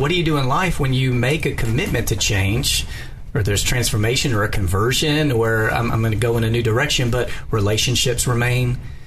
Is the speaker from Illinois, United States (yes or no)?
no; Texas, United States; born or raised there; now in Memphis, United States